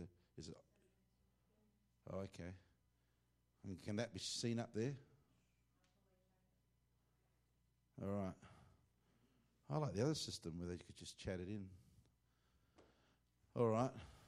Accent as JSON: {"language": "English", "country": "Australia", "said": "That's what I think a fever is to me as an Australian."}